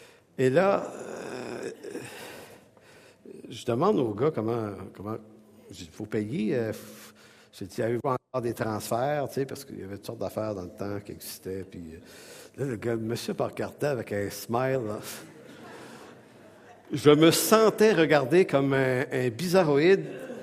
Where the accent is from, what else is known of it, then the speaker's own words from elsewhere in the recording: Montreal, Quebec, Canada; Métro, autobus, quand j'étais jeune à Montréal, là, c'était des heures d'autobus par jour.